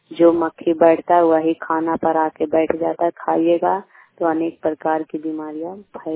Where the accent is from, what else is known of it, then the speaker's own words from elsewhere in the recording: Bihar, India; प्रखंड नवनासा, पंचायत खजरा, क्लस्टर भोभी, जिला नालंदा के निवासी हूँ।